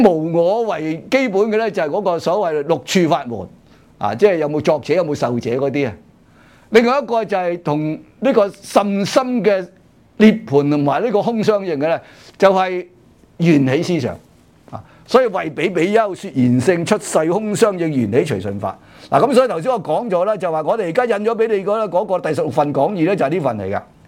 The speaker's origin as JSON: {"language": "Cantonese", "country": "China", "said": "因為佢我哋中國人裏邊講禪宗咧，就兩係最出位噶嘛，最出名噶嘛"}